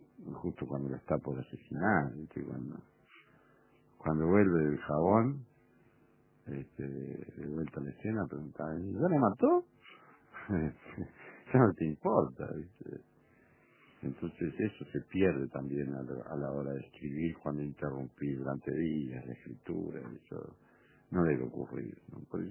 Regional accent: Minas, Lavalleja, Uruguay; also born or lived in La Macana / Caraguatá; Nací en La Macana, ahí cerquita de Florida, pero no, el liceo, la escuela fui en Caraguatá, en Tacuarembó, y el liceo fui en Minas. Me formé en Minas.

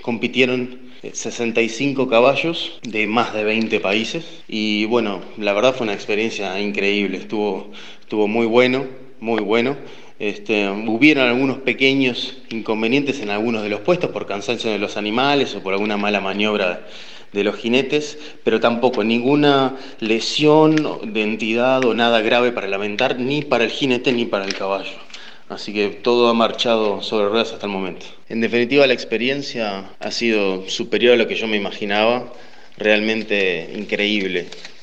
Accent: Uruguay; Soy el único uruguayo, hay un montón de brasileros

